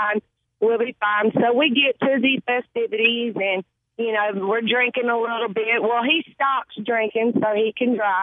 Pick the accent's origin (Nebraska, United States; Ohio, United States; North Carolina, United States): North Carolina, United States; Charlotte; I'm from the Charlotte area